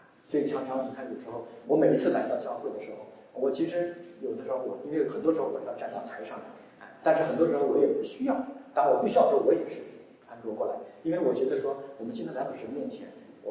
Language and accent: Chinese; China; 我说我从中国来的，我是这么老远过来